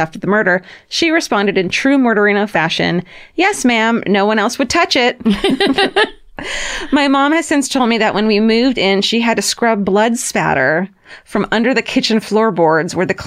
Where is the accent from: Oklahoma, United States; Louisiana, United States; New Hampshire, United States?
Oklahoma, United States; Bartlesville; Bartlesville is a tiny town north of Tulsa. Anyway, after going through the five stages of grief that my hometown murder had already been told